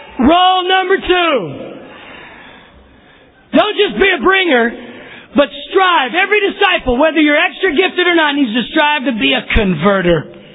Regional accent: Texas, United States; But I grew up in Texas, so I kind of like Louisiana hot sauce.

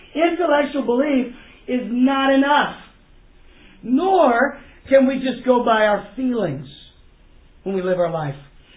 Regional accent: Texas, United States; But my team, I grew up in East Texas. I'm a Cowboy fan.

